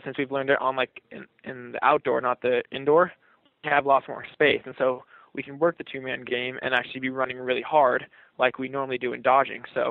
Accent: Washington, United States; Well, like you said, yeah, I'm from Washington. We don't run that same style as the Canadians

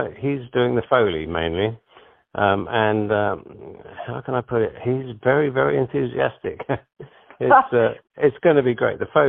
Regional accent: United Kingdom; And being British helps, of course.

